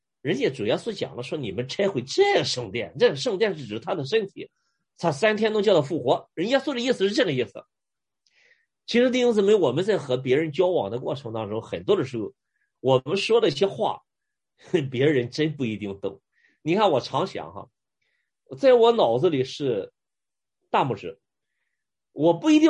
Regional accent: China; 我们中国人

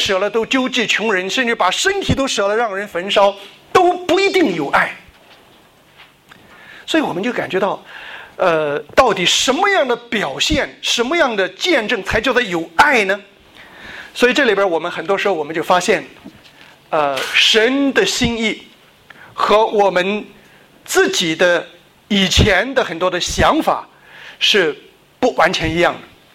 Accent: China; now in Australia; 我们原来在中国的时候，我们说我们叫游击队啊

